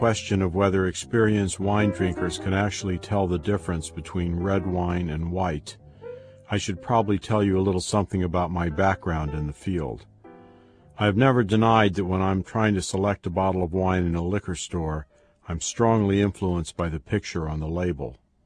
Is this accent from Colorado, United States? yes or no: no; Kansas City, Missouri, United States; now in New York, United States; When I was growing up in Kansas City, I didn't know about people drinking wine at meals that were not being eaten in celebration of a major anniversary.